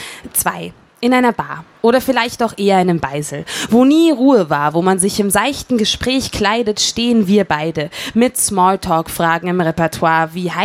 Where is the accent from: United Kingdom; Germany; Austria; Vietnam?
Austria; Vienna; Ich komme aus Wien und habe mein ganzes Leben hier verbracht. Rede Bundesdeutsch, weil ich es von meiner Mutter nicht anders gelernt habe. Weiß, wie man Couscous richtig kocht und kriege nie einen Sonnenbrand. Ich komme aus Wien, straight out der Josefstadt.